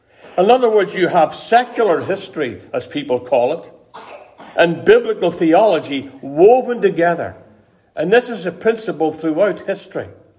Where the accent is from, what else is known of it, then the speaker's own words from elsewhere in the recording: Ireland; growing up in Ireland, a little village where I was born.